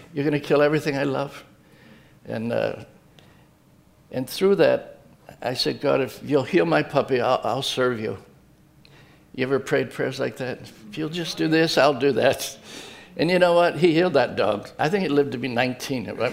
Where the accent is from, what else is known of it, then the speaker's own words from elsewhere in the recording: Akron, Ohio, United States; I'm from Akron. I lived here till I was 16 in Ellet.